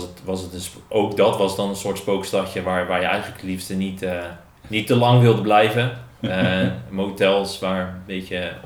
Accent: England, United Kingdom; accent: English; Dutch is a second language; En dan komen ze er al snel achter, vaak door mijn Engelse accent, dat je niet daar vandaan komt.

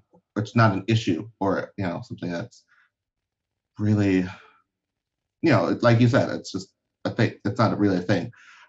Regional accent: Liberia; now in United States; Because I'm from Liberia, so I don't use the, like, I was born there. So I don't use the phrase African-American, because I'm not.

